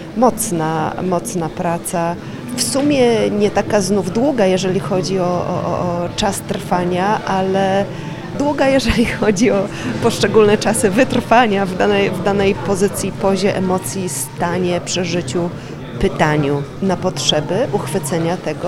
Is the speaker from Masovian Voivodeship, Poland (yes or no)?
yes; Masovian Voivodeship, Poland; aktorka w Teatrze Gardzienice, a pochodzę z okolic Warszawy.